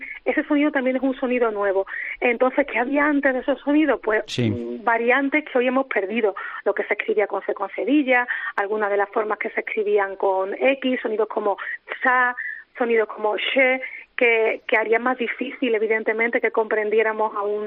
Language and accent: Spanish; Seville, Andalusia, Spain; Yo sí lo hago muy mal, soy sevillana